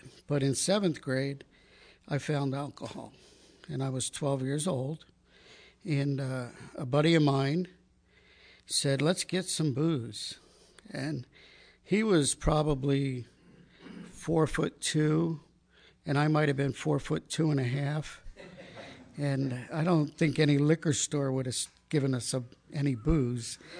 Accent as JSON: {"language": "English", "region": "New Jersey", "country": "United States", "tie": "born or raised there", "said": "So when I was younger, I grew up in Jersey."}